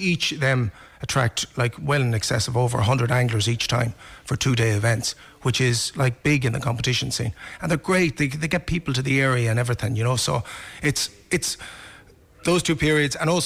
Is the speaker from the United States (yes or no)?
no; Cornamona, Connacht, Ireland; Yeah, I'm from the parish of Clonmore, but I'm actually from Cornamona, just over the road.